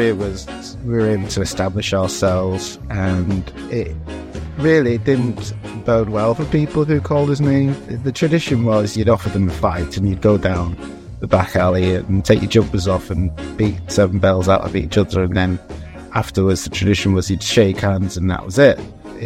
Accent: Saint Andrew Parish, Jamaica; now in Wigan, United Kingdom; I'm in Wigan, in the United Kingdom, which is in the northwest of England. I was born in Jamaica, St. Andrews.

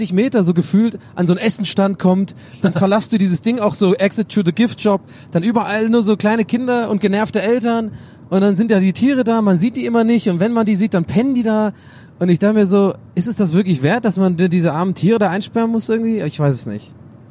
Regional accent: Burgberg, Germany; Ich komme aus Burgberg

